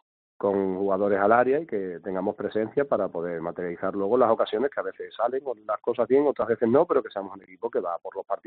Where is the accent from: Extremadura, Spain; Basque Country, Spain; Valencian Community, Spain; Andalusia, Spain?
Extremadura, Spain; Almendralejo; La suerte que tengo es que no vivo allí. Soy de Almendralejo.